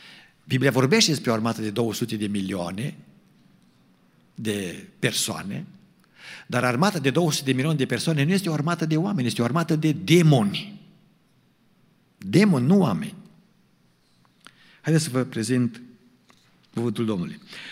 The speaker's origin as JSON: {"language": "Romanian", "country": "Romania", "said": "Mai noi suntem români și spunem Armagedon, așa."}